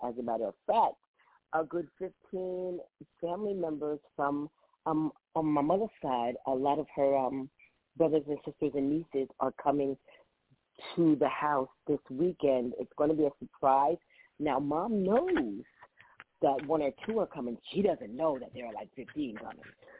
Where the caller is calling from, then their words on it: Charlotte, North Carolina, United States; I have relocated, and I'm starting fresh, and I am tuning in from Charlotte, North Carolina. I flew in yesterday from Long Island.